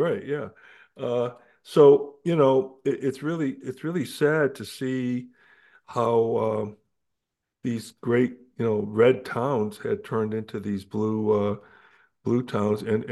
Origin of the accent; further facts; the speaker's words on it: Glastonbury, Connecticut, United States; moved away; Matter of fact, my hometown in Glastonbury, Connecticut, where I moved from to here, I escaped the communist state of Connecticut